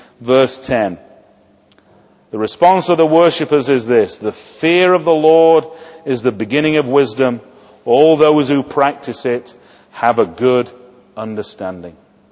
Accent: Sheffield, Yorkshire and the Humber, United Kingdom; Now, I know in Cambridge you don't do that, but I'm from Sheffield.

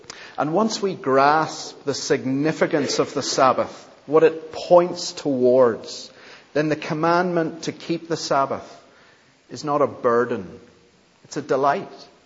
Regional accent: Northern Ireland, United Kingdom; Growing up in Northern Ireland, where Sunday is a very religious day

